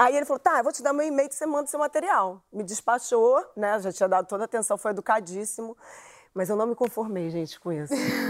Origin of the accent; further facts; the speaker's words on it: Rio de Janeiro, Brazil; eu sou do Lins de Vasconcelos. Eu ainda moro lá pra você ver a dificuldade que é.